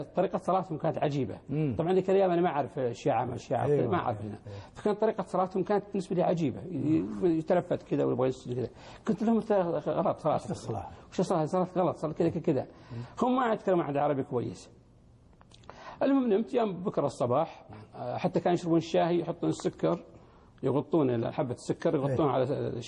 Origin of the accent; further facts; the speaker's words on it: Saudi Arabia; وأنا من السعودية